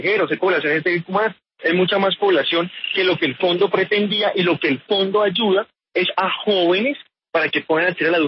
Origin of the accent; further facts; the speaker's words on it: Santander, Colombia; Miren, yo soy joven santandereano.